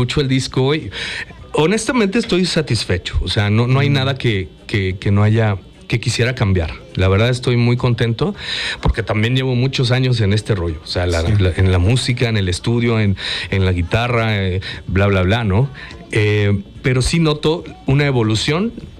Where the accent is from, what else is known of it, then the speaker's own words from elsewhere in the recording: Morelos, Mexico; soy muy orgulloso de ser mexicano, de mi tierra, de mi estado, Morelos